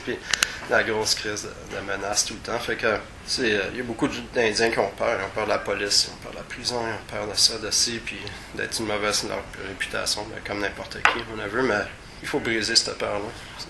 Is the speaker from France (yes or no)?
no; Canada; en tant que Canadien. Whatever, je suis né ici, j'ai profité des richesses du territoire